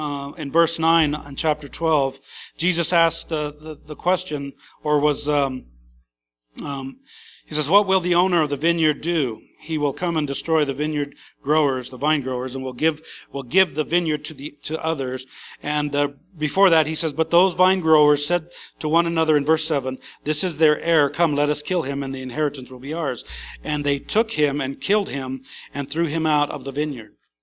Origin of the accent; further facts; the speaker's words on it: Idaho, United States; I grew up in Idaho, and there was areas that were undeveloped, and there was sagebrush, and it was like a desert out there.